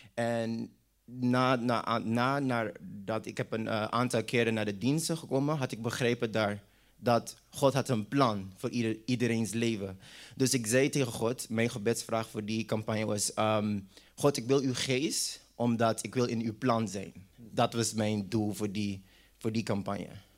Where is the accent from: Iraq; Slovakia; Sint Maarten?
Sint Maarten; moved away as an adult; now in Netherlands; Yes, ik ben in 2014 hier naar Nederland gekomen vanuit Sint Maarten. Ik ben geboren en getogen op Sint Maarten.